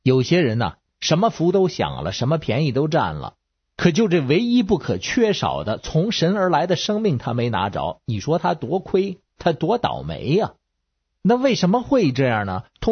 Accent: Beijing, China; 各位听众好，我是北京的

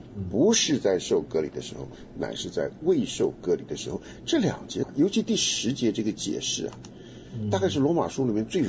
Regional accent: Taiwan; 我从台湾来就对这个话非常敏感了

